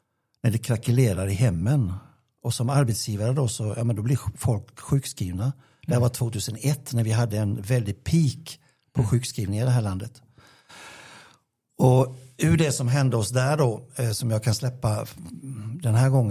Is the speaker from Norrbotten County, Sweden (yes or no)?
no; Gnosjö, Jönköping County, Sweden; now in Växjö, Sweden; jag har inte bott här i Växjö så länge, utan jag kommer ju från Gnosjö.